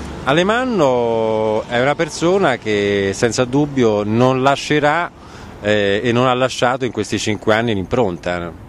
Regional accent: Rome, Lazio, Italy; Ma io da romano, prima che da persona che si occupa di politica

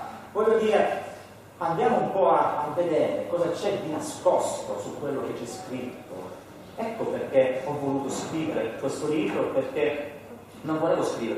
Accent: Calabria, Italy; E faccio parlare una donna calabrese, perché noi siamo calabresi.

